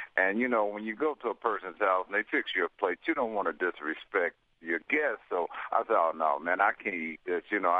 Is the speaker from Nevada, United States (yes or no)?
no; Kansas City, Missouri, United States; also born or lived in Louisiana; But I was born in Louisiana, raised in Kansas City, and, you know, we talk about the pig.